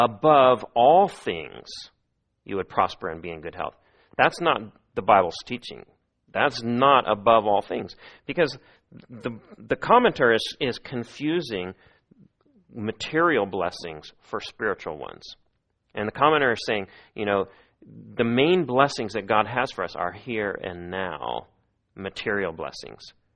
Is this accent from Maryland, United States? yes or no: no; Missouri, United States; I've been a baseball fan most of my life, and I grew up in Missouri, which means I was a Cardinals fan